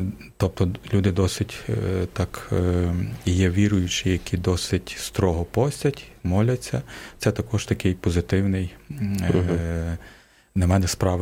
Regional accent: Yavoriv, Lviv Oblast, Ukraine; Я родом з Яворова Львівської області, і в нас був монастир сестер Василянок.

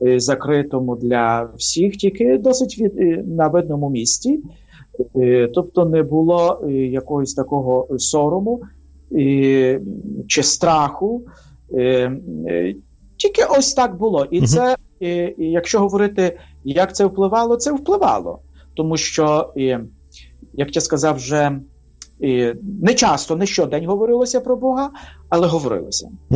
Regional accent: Horodyshche, Cherkasy Oblast, Ukraine; born there; Народився в Черкаській області, місто Городище, і ходив до школи звичайної.

